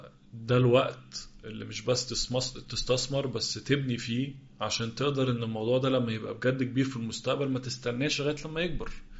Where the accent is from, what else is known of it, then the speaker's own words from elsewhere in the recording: Egypt; أكبر نادي عندنا في مصر